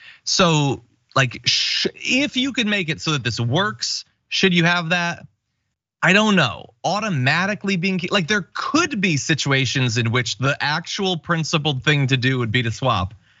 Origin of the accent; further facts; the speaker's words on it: Connecticut, United States; I come from Connecticut.